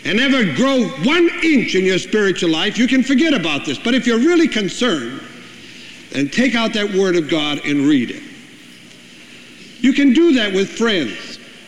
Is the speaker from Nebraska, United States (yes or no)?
no; Iowa, United States; I'm so-and-so. I come from Iowa.